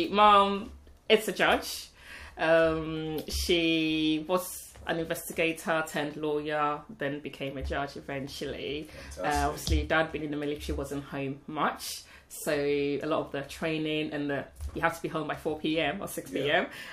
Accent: Accra, Greater Accra, Ghana; I can't give the best account of what Accra would be like

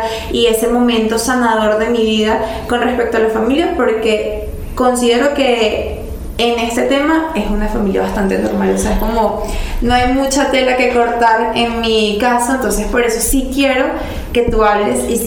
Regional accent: San Felipe, Yaracuy, Venezuela; now in Valencia, Venezuela; ya que en el 2015 yo me vine para Valencia. Yo soy de San Felipe, creo que también ustedes no lo sabían, yo no soy de acá

